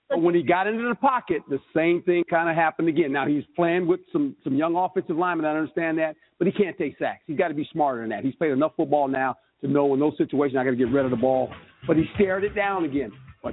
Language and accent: English; Chicago, Illinois, United States; I follow the Bears, and I'm from Chicago.